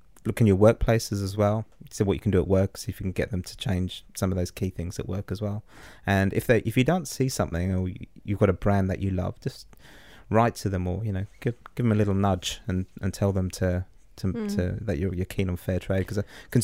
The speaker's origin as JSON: {"language": "English", "country": "Mauritius", "accent": "English", "said": "although I sound like I am from the UK because I've got an English accent, but originally I'm from Mauritius. My parents are, and my family background is around sugar farming. So we were kind of smallholder sugarcane farmers."}